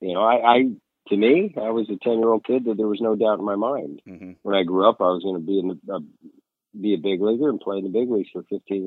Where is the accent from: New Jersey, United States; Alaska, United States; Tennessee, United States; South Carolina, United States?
New Jersey, United States; No, I grew up in Jersey, actually.